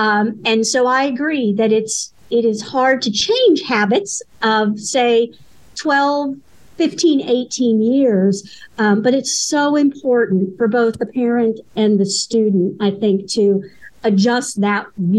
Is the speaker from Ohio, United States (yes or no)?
yes; Ohio, United States; So I'm originally from Ohio. That's where I grew up.